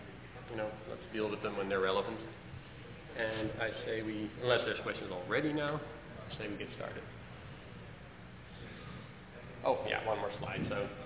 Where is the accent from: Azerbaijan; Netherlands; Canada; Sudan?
Netherlands; now in San Francisco, United States; I'm originally from the Netherlands. I actually live in San Francisco now for about for almost 4 years.